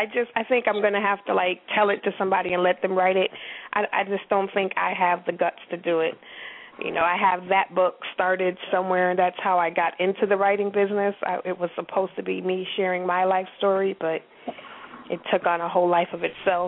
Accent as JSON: {"language": "English", "region": "Massachusetts", "country": "United States", "lives_now": "Richmond, United States", "said": "No. We've been here a year. I'm from Massachusetts."}